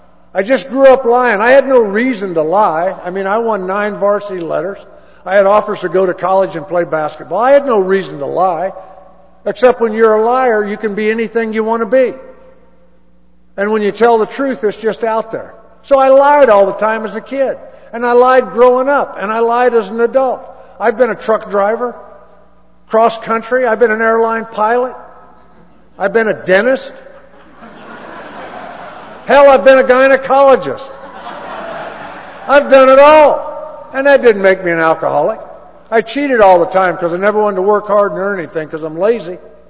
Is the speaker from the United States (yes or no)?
yes; Danville, Illinois, United States; I grew up in Danville, Illinois, and I had a tremendous childhood.